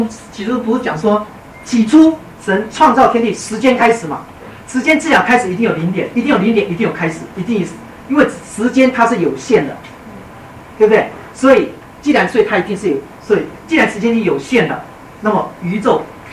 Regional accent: China; 我们中国人最喜欢歌功颂德，对不对？

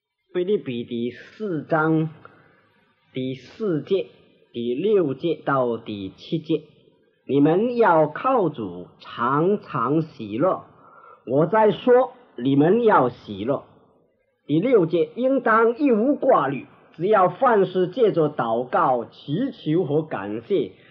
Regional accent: China; 我们中国人自古以来就有这个看法

